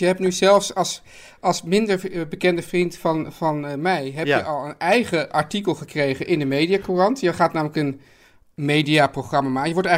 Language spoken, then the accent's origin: Dutch; Amsterdam, North Holland, Netherlands; Ja, want jij komt uit Amsterdam-Zuid ik kom van het Prinseneiland.